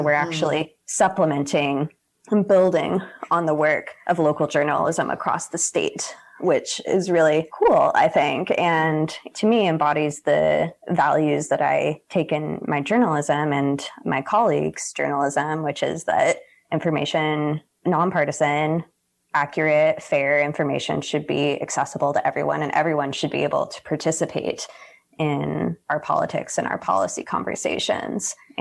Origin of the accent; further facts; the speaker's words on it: Colorado, United States; I'm from Colorado, and so I'm anxiously watching the Colorado Sun to see how they will do.